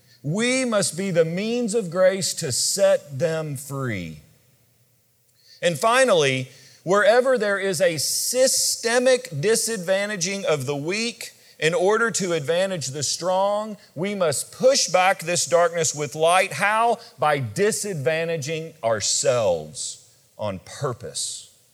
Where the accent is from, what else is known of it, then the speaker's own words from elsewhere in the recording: Kentucky, United States; A pastor in my home state of Kentucky wrote an article recently entitled